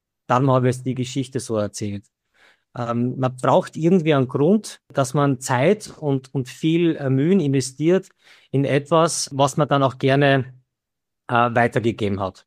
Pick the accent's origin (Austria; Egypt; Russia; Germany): Austria; Graz, Styria; Wie gesagt, die Martina ist nach Graz gekommen, da war ja ich schon. Ich bin ja Grazer.